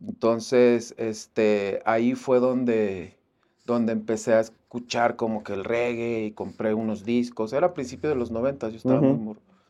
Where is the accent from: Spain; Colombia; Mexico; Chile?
Mexico; Guadalajara, Jalisco; also born or lived in Mexico City; después de vivir en Los Ángeles, me tocó regresar a Guadalajara. Vivimos como 3 años allá. Allá fui a la escuela y eso. Y Guadalajara, luego vine para Ciudad de México. Luego otra vez regresé a Guadalajara.